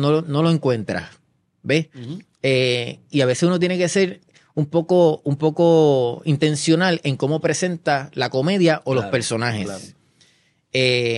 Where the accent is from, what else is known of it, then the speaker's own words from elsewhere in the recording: Puerto Rico; nosotros como puertorriqueños lo tenemos.